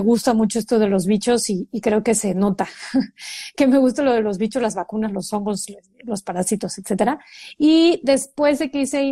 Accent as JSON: {"language": "Spanish", "town": "Tuxpan", "region": "Veracruz", "country": "Mexico", "moved": "as an adult", "lives_now": "Mexico City, Mexico", "said": "soy originaria de Tuxpan, Veracruz. Me vine a estudiar a México desde la carrera. Entonces, estoy acá, soy una chilanga"}